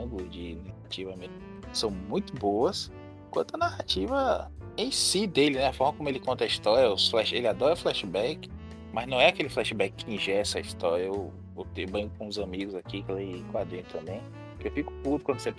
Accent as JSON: {"language": "Portuguese", "region": "Bahia", "country": "Brazil", "said": "Eu sou baiano, né?"}